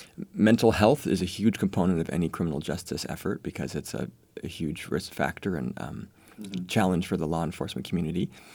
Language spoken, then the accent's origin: English; Spokane Valley, Washington, United States; I'm a local kid who, you know, grew up here since my 1975, the year I was born out in Spokane Valley.